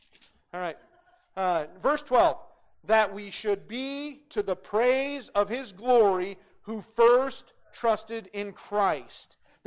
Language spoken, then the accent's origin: English; Great Falls, Montana, United States; I grew up in Great Falls, Montana.